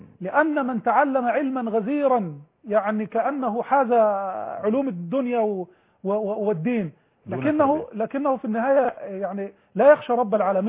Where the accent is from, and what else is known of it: Egypt